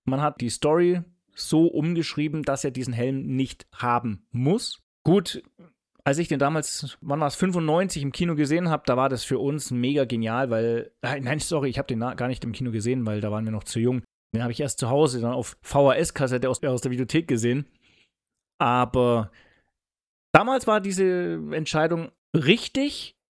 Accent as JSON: {"language": "German", "town": "Augsburg", "region": "Bavaria", "country": "Germany", "said": "wir sind aus Augsburg."}